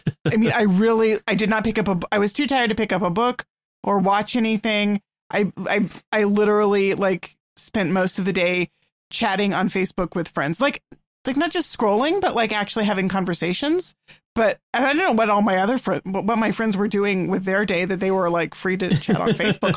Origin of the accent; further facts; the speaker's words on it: Texas, United States; Yeah, I am a Texan, and my kids are New Englanders, and it's a very weird mismatched culture thing.